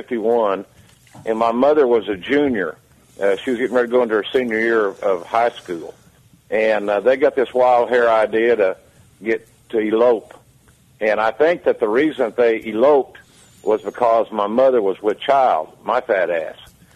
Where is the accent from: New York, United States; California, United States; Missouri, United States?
California, United States; Fort Bragg; born there; But so I was born in Fort Bragg, California, where my dad was in the logging business.